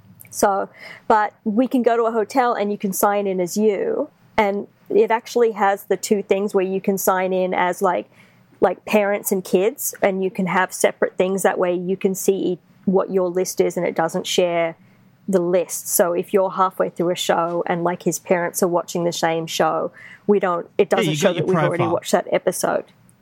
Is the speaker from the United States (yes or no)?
no; Australia; I'm Australian